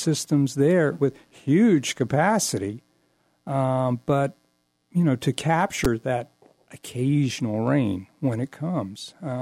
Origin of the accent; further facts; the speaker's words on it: Maryland, United States; You know, I grew up in Maryland. We got rain in the summer.